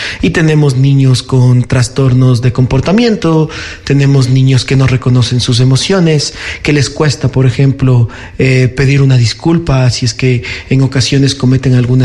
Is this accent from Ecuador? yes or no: yes; Ecuador; como familias ecuatorianas o como ciudadanos ecuatorianos no tenemos esta educación emocional desde el hogar.